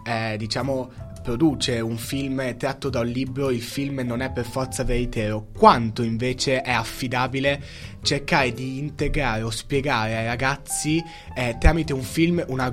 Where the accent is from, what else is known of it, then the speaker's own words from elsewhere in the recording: Casalmaggiore, Lombardy, Italy; mi è venuta a trovare una professoressa della mia città natale, la così lontana Casalmaggiore